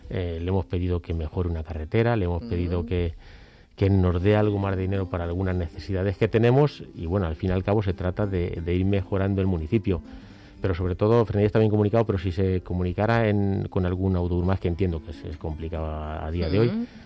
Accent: Fresnedilla de la Oliva, Community of Madrid, Spain; siempre he pensado en vivir en mi pueblo, que es en donde he nacido y donde me ha gustado vivir siempre y mantener la vida allí.

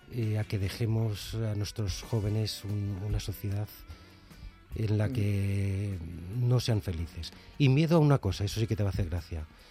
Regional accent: Montalbanejo, Castilla-La Mancha, Spain; En Montalbanejo, en mi pueblo de Cuenca.

